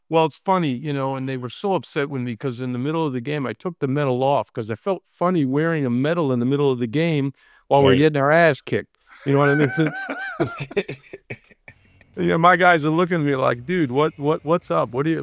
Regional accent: Boston, Massachusetts, United States; Way, I'm from Boston.

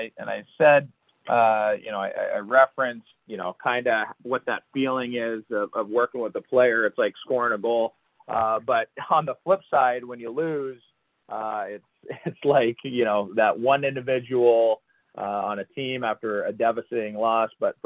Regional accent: Long Beach, California, United States; But I'm really just enjoying being in my hometown, continuing to grow the game here in Long Beach.

